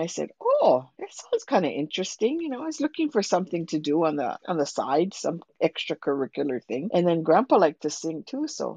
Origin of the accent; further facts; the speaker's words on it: Hawaii, United States; moved away as an adult; the time I graduated from college and went to the University of Hawaii and moved to the mainland, being Hawaiian started to be a more special thing. Growing up in the 40s and 50s, it wasn't.